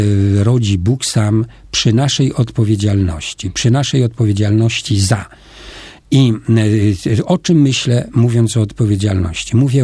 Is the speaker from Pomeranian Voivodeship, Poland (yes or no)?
no; Lesser Poland, Poland; bo pochodzę z okolic Tuchowa